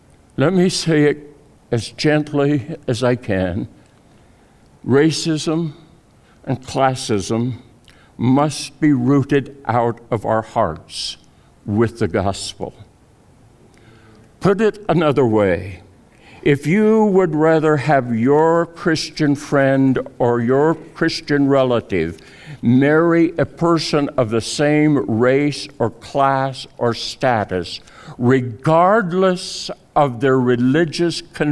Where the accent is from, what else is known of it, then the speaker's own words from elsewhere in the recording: Fort Collins, Colorado, United States; I grew up here in Northern Colorado and in Fort Collins.